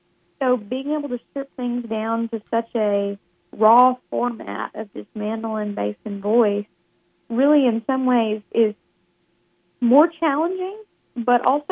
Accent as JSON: {"language": "English", "town": "Byrdstown", "region": "Tennessee", "country": "United States", "tie": "born or raised there", "lives_now": "Nashville, United States", "said": "I grew up in Tennessee, a little town called Byrdstown, about 2 hours northeast of Nashville."}